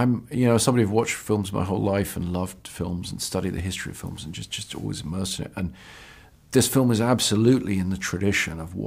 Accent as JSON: {"language": "English", "country": "United Kingdom", "said": "as a British person"}